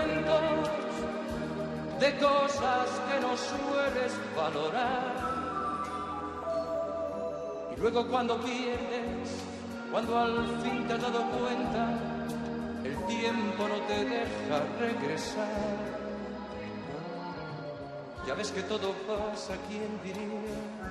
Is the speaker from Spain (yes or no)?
yes; Spain; Hacía ya muchos años que yo no venía a cantar a mi tierra